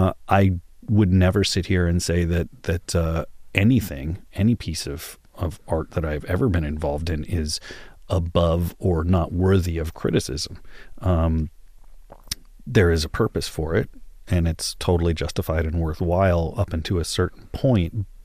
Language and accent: English; Texas, United States; I mean, I grew up in Texas, but I was never a Texan, you know. I wasn't born there. That means I'm not a Texan.